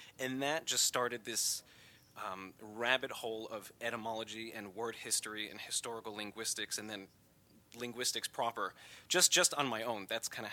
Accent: United States; my experience as an American versus the experience in Britain

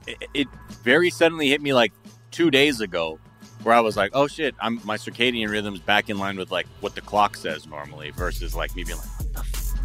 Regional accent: Japan; growing up in Japan

